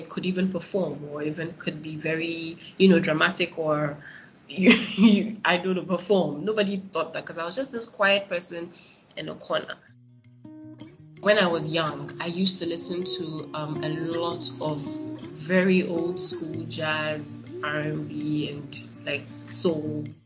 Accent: Nigeria; now in Ghana; I was born and raised in Nigeria. I've experienced a lot in Nigeria, and then I moved to Ghana, and I've been here for quite a while.

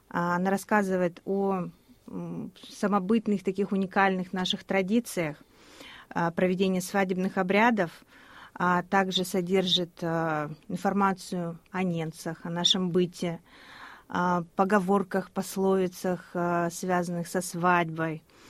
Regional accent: Yamalo-Nenets Autonomous Okrug, Russia; Я приехала с Ямала для участия в постоянном форуме по вопросам коренных народов. Я являюсь ненкой.

